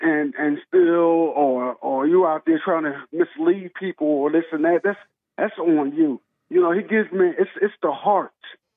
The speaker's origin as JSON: {"language": "English", "town": "Philadelphia", "region": "Pennsylvania", "country": "United States", "tie": "born there", "said": "So I'm a Philly guy. Well, I was born in Philly. I'm not a Philly guy like that."}